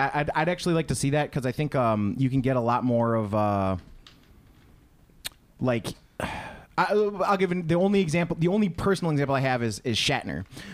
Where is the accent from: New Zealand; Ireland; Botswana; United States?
United States; Chicago, Illinois; But I mean, I grew up mostly in Chicago when I was young, and then I didn't come to the suburbs until elementary school.